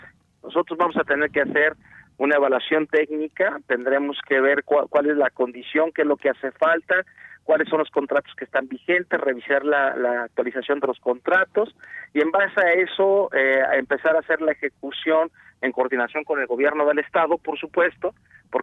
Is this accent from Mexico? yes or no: yes; Mexico; es en conjunto como los mexicanos vamos a lograr recuperar la paz y la tranquilidad